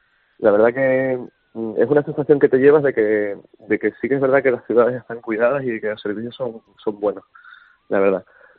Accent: Spain; como los tres personas que vivimos en casa somos españoles y vamos para España que de vez en cuando

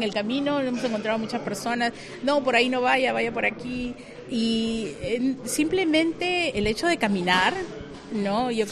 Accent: Lima, Peru; now in United States; Y yo soy de Lima, vivo en la costa, me encanta, nosotros vivimos en Florida, cerca de la playa

